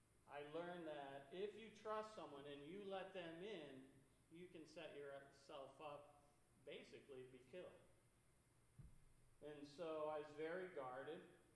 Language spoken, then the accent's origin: English; Chicago, Illinois, United States; So growing up, I was actually I grew up in West Chicago, west side of Chicago.